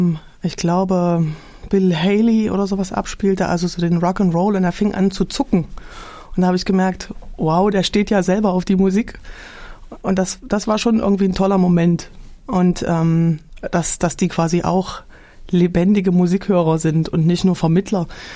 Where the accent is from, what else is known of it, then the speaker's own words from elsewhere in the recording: Germany; Und habe ab der 5. Klasse Klavier gelernt, weil ich da eine ganz große Leidenschaft hatte und meine Eltern mir das auch in DDR-Zeiten wirklich möglich gemacht haben.